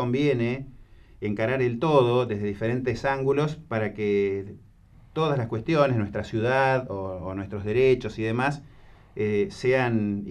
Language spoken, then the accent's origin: Spanish; Viedma, Río Negro, Argentina; Por quienes somos de Viedma y por quienes pasan transitoriamente o eventualmente por Viedma.